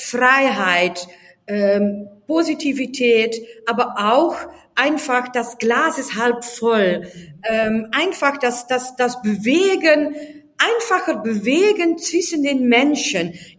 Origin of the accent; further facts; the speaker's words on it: Netherlands; now in Germany; ich bleibe auch Niederländerin. Ich werde auch nie Deutsch, obwohl ich die deutsche Mentalität, ich mag es, ich liebe es, wo ich wohne, aber ich bin Holländerin, ich bin Niederländerin und das wird sich auch nicht ändern